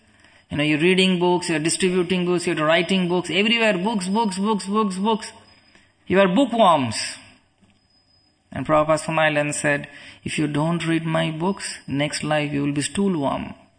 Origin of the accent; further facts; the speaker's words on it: Kolkata, West Bengal, India; I'm coming from Calcutta